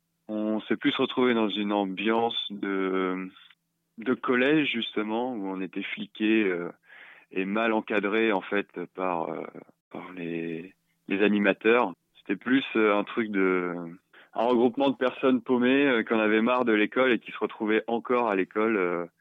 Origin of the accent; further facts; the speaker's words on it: Rouen, Normandy, France; now in Paris, France; je viens de Rouen, j'habite à Paris